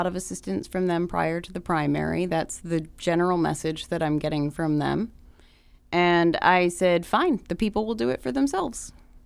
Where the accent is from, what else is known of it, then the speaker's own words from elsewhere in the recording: Maryland, United States; But it's also where I'm from. I'm from Harford County. I grew up there.